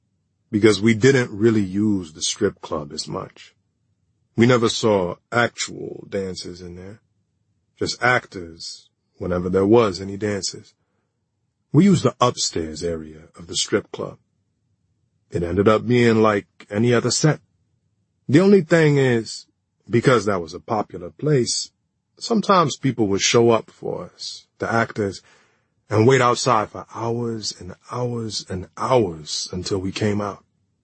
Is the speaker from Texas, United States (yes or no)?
no; Newark, New Jersey, United States; Growing up in Newark gave me those layers.